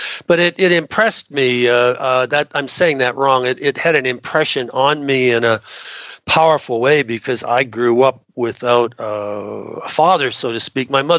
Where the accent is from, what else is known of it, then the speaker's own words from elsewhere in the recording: Ontario, Canada; I was raised in Southern Ontario in Canada